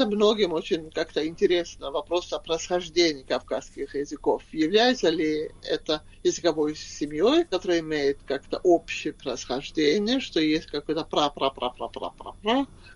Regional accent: Sweden; first language Swedish; Russian is a second language; мой родной язык шведский, но я легко понимаю датский и норвежский

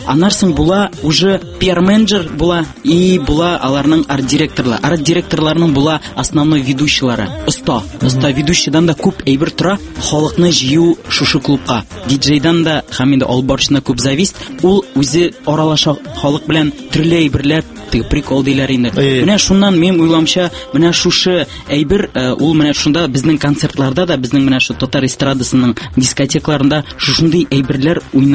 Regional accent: Bikän, Tatarstan, Russia; Мин үзем Шаулы ягыннан, Тукай районы Бикән авылында минем бала чагым шунда үсте.

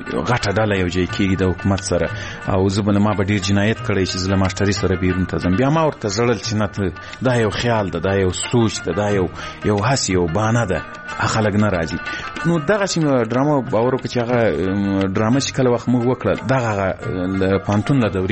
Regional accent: Ghazni, Afghanistan; ځکه زه له غزني څخه یو دوه درې کسان وو

